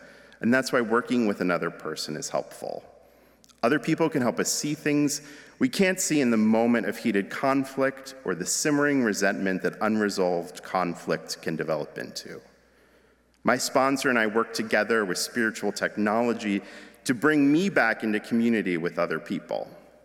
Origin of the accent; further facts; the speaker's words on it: New Jersey, United States; Now, I grew up in New Jersey. There aren't oranges growing on trees.